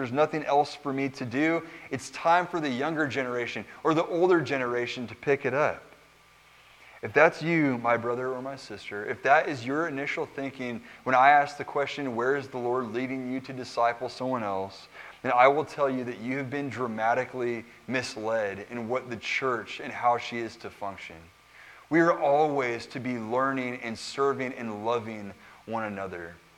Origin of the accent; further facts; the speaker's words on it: California, United States; you know, I'm from California. So the first time I ever saw real snow, we went to Salt Lake City